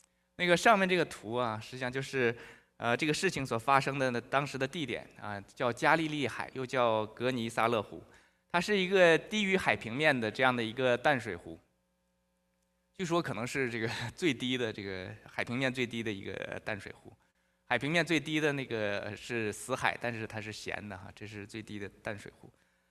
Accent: China; 我就想起来以前小时候在大陆唱的一首歌

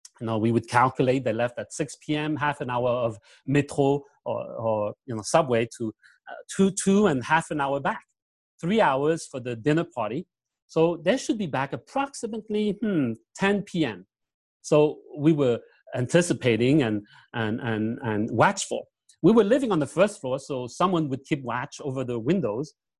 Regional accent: Paris, Île-de-France, France; while growing up in Paris, just the six of us

